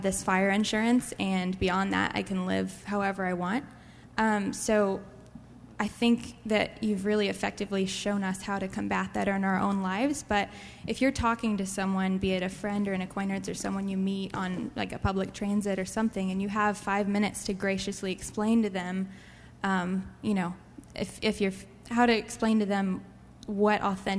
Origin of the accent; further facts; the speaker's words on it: Georgia, United States; Hi there. I'm … from Georgia.